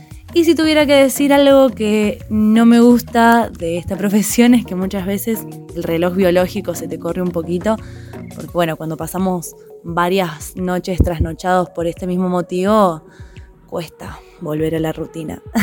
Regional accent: Córdoba, Argentina; soy una DJ cordobesa.

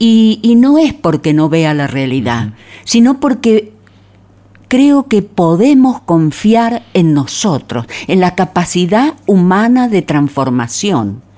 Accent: Mendoza, Argentina; Porque yo, vos, somos mendocinos.

